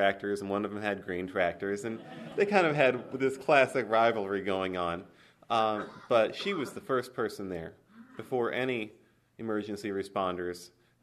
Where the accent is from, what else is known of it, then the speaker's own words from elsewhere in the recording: United States; Well, I grew up over in Fulton County, and Tata was my first word, and it meant tractor.